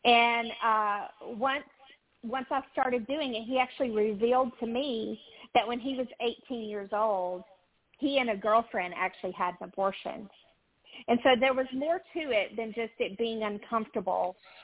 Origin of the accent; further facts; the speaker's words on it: Alabama, United States; now in Texas, United States; I live in Texas now. I'm from Alabama, but I live in Texas.